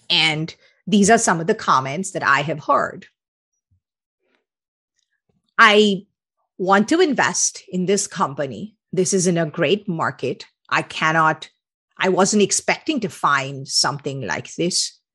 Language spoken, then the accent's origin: English; Kolkata, West Bengal, India; I grew up in Calcutta and went to college in Delhi, a very different environment than the one I inhabit today.